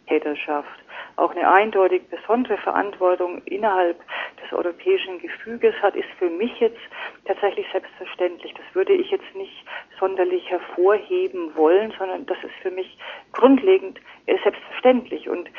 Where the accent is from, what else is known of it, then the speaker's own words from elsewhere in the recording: Germany; ich habe mich im Ausland nach wie vor häufig geschämt, wenn ich sagen musste, ich bin aus Deutschland.